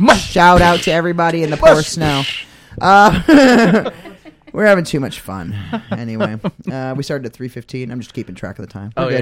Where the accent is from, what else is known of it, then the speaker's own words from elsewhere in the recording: Maine, United States; I'm sorry, I'm from Maine. I'm from the East Coast. We're New Englanders. We say everything with an A on the end.